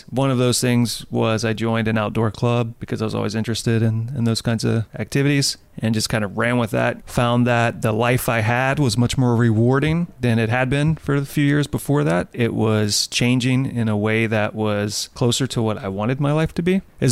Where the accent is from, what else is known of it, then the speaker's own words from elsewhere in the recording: Baton Rouge, Louisiana, United States; I grew up in Baton Rouge where people hunt and fish.